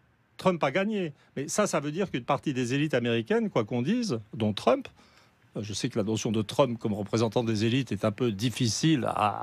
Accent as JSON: {"language": "French", "town": "Saint-Germain-en-Laye", "region": "Île-de-France", "country": "France", "tie": "born or raised there", "said": "je suis natif de Saint-Germain-en-Laye. C'est vous dire, c'est la banlieue bourgeoise."}